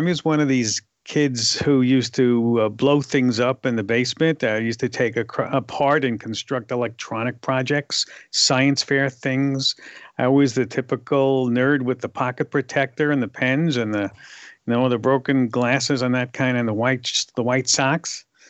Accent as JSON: {"language": "English", "region": "New York", "country": "United States", "accent": "New York", "said": "So they relented, and I tried to get rid of my New York accent as much as I could, and it's where it is today."}